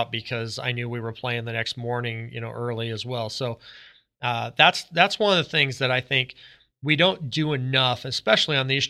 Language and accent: English; United States; You know, I'm an American. My preference is probably abandoned dunes.